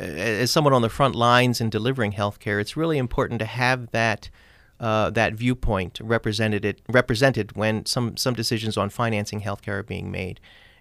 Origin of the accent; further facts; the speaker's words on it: Maryland, United States; I grew up in Maryland. I spent high school, college, and medical school in Maryland in the Baltimore area.